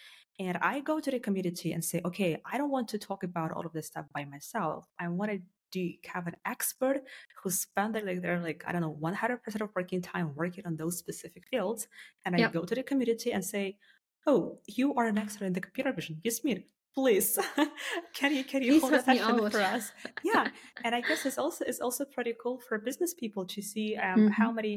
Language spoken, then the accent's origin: English; Germany; And can you imagine that, like, we are from Germany, for example, engaging with people from Hong Kong or Singapore.